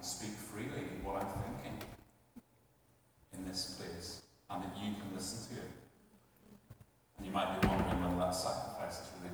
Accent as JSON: {"language": "English", "region": "Northern Ireland", "country": "United Kingdom", "tie": "born or raised there", "said": "I grew up in Northern Ireland. I was born in 1981, which makes me 37."}